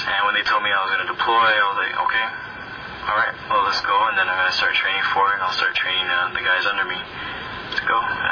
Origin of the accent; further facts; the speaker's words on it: Hawaii, United States; I was born and raised in Hawaii.